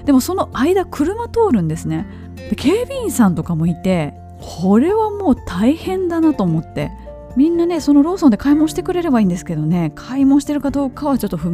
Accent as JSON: {"language": "Japanese", "town": "Kobe", "region": "Hyogo", "country": "Japan", "said": "神戸出身なのですごいパン文化が発達してる土地出身なだけに"}